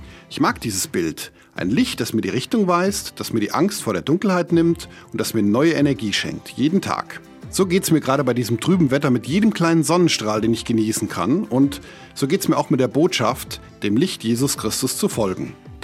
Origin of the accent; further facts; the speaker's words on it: Hesse, Germany; Und in meiner Heimat, der Hessischen Rhön, da gibt es eine Bauernregel.